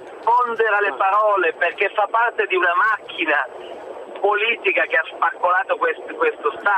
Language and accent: Italian; Asti, Piedmont, Italy; Io sono di Asti, ma a Bari ci sono milioni di cose da fare